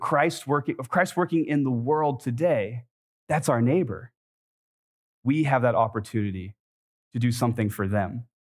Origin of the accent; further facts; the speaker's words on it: Los Angeles, California, United States; I'm from California, by the way, so I'm not like, I am from LA.